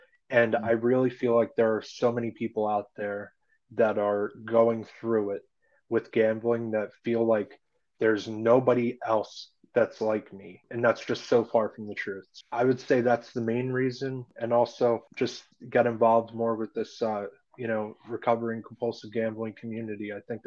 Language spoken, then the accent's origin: English; Pennsylvania, United States; Yeah, so I'm in the suburbs of Philadelphia and I'm still a diehard Philly sports fan.